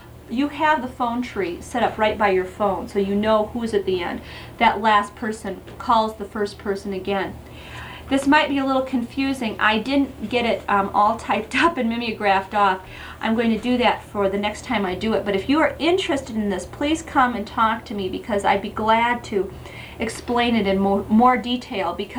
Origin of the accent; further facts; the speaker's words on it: Sioux Falls, South Dakota, United States; If I didn't say it, I'm from Sioux Falls, South Dakota.